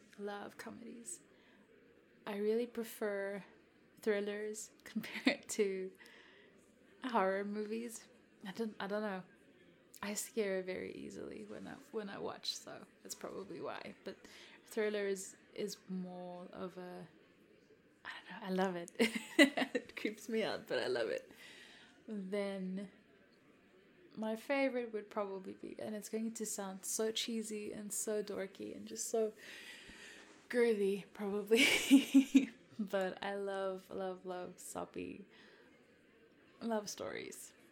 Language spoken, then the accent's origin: English; South Africa; first language Afrikaans; English is a second language; And I'm from South Africa. A lot of people don't know that, or they can't pick it up from my accent. So, but yes, I am fully South African. I was born and raised in South Africa.